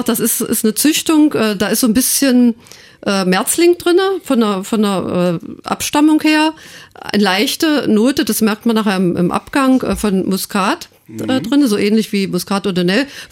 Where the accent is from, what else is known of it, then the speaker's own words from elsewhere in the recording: Brandenburg, Germany; wir setzen als Brandenburger Winzer auf Qualität